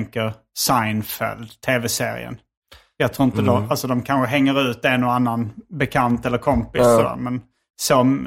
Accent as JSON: {"language": "Swedish", "country": "Sweden", "said": "eftersom jag var från Sverige så hade han just skrivit om det här"}